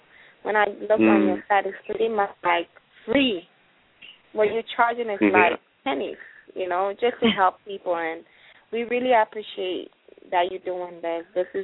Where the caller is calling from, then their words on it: Chicago, Illinois, United States; I'm calling from Chicago.